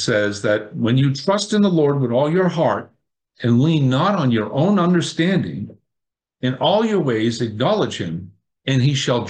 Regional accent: Connecticut, United States; many of you know that we're from Connecticut originally, our move from our Connecticut home that we owned to a West Haven apartment was a trial that taught us submission.

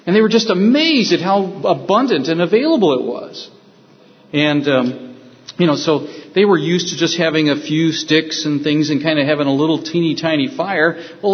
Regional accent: California, United States; moved away; You know, I was stunned being a Californian when I crossed the Mississippi River from Missouri into Illinois, where we were moving back in 1976.

